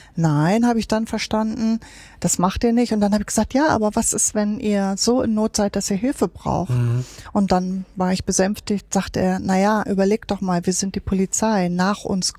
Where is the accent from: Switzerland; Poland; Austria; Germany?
Germany; Hamburg; Und nein, man kann das als Hamburger auch nicht alles erfassen.